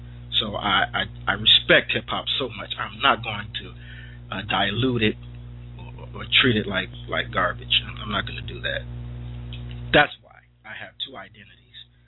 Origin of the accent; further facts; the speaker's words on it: Chicago, Illinois, United States; I was born and raised in Chicago, Chi-Town, the South Side, Cook County Hospital.